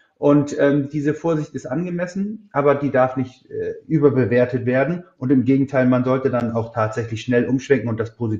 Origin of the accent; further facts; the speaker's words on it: Plön, Schleswig-Holstein, Germany; ich bin 82 geboren. 1996 gab es bei uns in Plön, wo ich aufgewachsen bin, DSL.